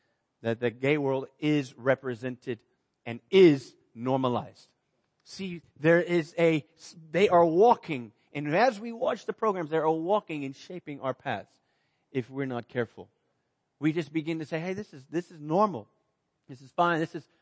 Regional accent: Texas, United States; now in South Africa; We mentioned Texas, and I'm in South Africa, the more I'm getting prouder of being a Texan.

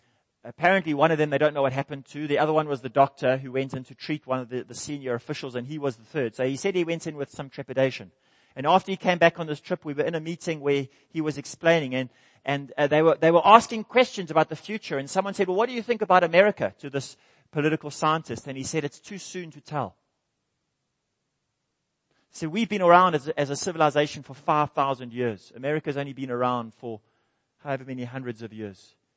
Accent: Cape Town, Western Cape, South Africa; born there; I was born in Cape Town 50 years ago.

